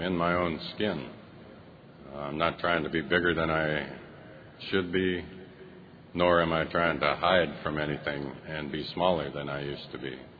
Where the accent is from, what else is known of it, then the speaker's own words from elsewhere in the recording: Kodiak, Alaska, United States; there's more chairs in this room than there are people in, you know, in the town that I come from Kodiak.